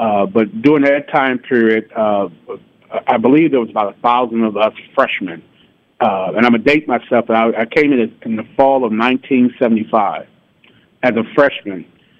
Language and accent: English; St. Louis, Missouri, United States; So I grew up on Blackstone off of Martin Luther King. They call it the Wells Goodfellow neighborhood now, but back then it was just you lived on the west side of St. Louis.